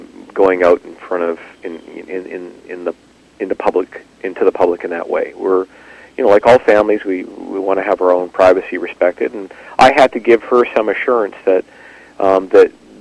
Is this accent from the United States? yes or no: no; Vancouver, British Columbia, Canada; I've lived all over the city. I grew up in the Killarney area. I've lived in the West Side. I lived in Douglas Park, where I owned my first home, a townhome with my wife. We moved into Fraser, Fraser Street neighborhood